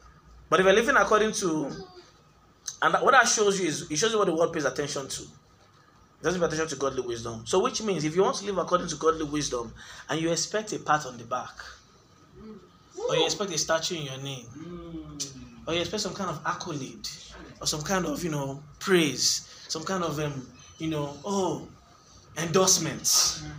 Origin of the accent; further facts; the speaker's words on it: Nigeria; I'm Nigerian.